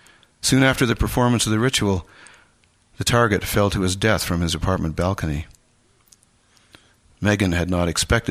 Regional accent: Canada; Growing up in Canada, in that era especially

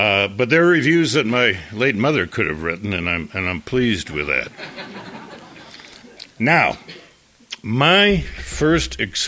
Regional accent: St. Louis, Missouri, United States; It was a frosty night for me, December the 15th, 1954, in my hometown of St. Louis.

